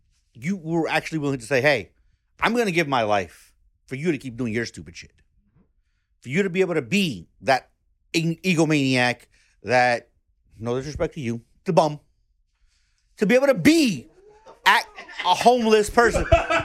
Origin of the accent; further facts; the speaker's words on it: New York, United States; I was born and raised in New York. I've traveled around the U.S. and everything else in between.